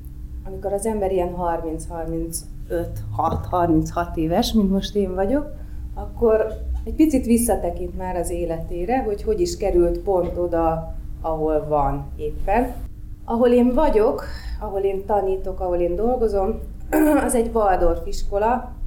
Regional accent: Vas, Hungary; A gyerekkoromat én egy kicsike kis faluba éltem le, 8. osztályos koromig Vas megyében jártam egy pici kis általános iskolába, egy 800 lelkes faluba.

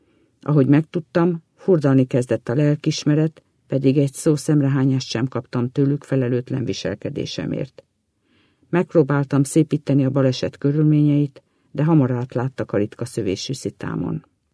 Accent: Máriabesnyő, Pest, Hungary; born there; 56 éves. A gyönyörű szép Gödöllői dombvidéken születtem, Mária Besnyőn.

